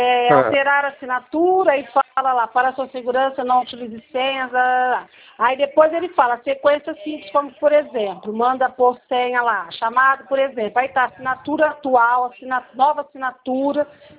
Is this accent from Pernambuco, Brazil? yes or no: no; Casa Branca, São Paulo, Brazil; Sou de Casa Branca.